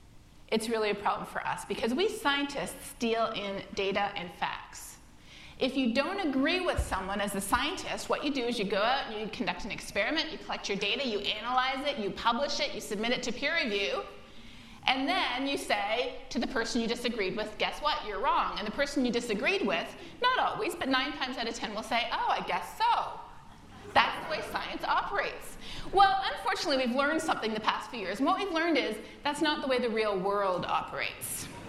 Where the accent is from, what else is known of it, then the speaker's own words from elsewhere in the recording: Toronto, Ontario, Canada; now in United States; He's from Northern Virginia, and I'm from Toronto.